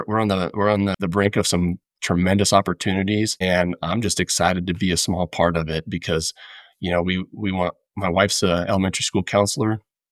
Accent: Gillette, Wyoming, United States; So I was born and raised in Gillette. My dad was a coal miner for 35 years. Mom was a beautician.

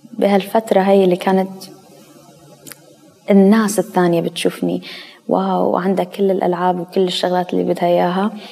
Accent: Iraq; also born or lived in Syria / Turkey; now in United States; سو نحن طلعنا من العراق لسوريا كلجوء بعد كل هالأوضاع اللي صارت، وبعدين صارت الحرب بالعراق، طلعنا على سوريا كلجوء، عشنا في سوريا فترة، كمان طلعنا بعدها على تركيا كلجوء بعد ما صارت أحداث سوريا، عشنا بتركيا فترة

